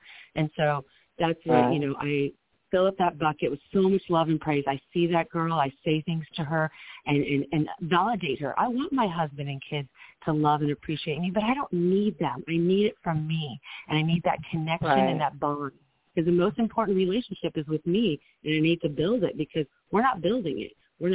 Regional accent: Midwest, United States; I was raised in the Midwest.

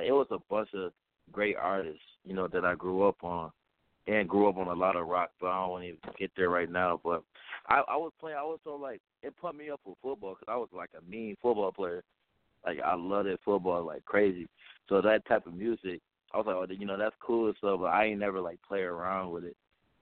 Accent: New York, United States; now in Des Moines, United States; I'm out here, you know, in Des Moines right now. I'm from New York, though, representing.

